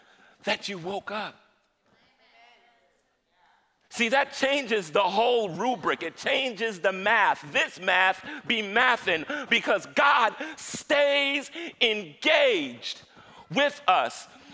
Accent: New York City, New York, United States; I grew up in New York City, and where we grew up, it wasn't always about the dozens, but it's like we talk about people.

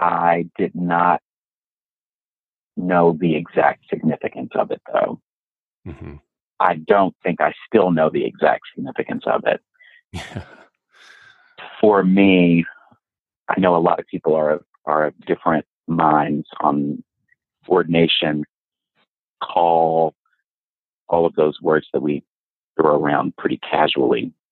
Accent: Fort Worth, Texas, United States; going to a gospel music workshop on by Dr. Margaret DeRoe in Fort Worth, Texas, my hometown, with my grandmother.

